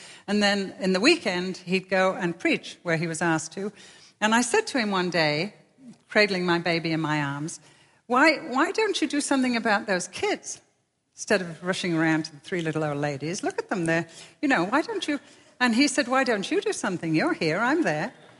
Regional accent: England, United Kingdom; the hardest thing for me as an English lady whose home is a castle in the whole of my Christian life

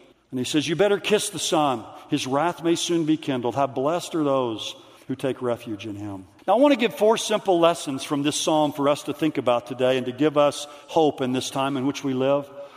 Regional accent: Oklahoma, United States; this is football season, you know, I'm from Oklahoma, everybody down there loves football

